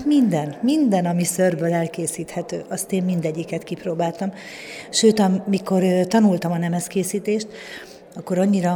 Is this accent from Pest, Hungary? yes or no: no; Tunyogmatolcs, Szabolcs-Szatmár-Bereg, Hungary; Én egy Szabolcs megyei kisfaluból, Tunyog-Matolcsról származom